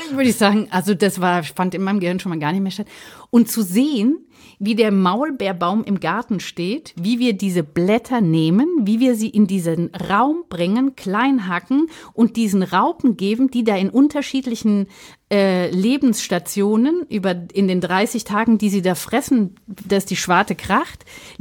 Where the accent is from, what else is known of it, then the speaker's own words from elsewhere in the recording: Rhineland-Palatinate, Germany; ich komme aus der Vulkaneifel